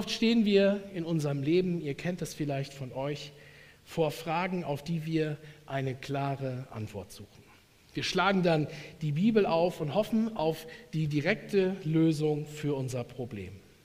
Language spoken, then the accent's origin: German; Emden, Lower Saxony, Germany; war davor Jugendpastor in Emden, also gar nicht so weit von hier, und komme auch gebürtig aus Emden. Also ich bin in Emden geboren, bin Emder Jung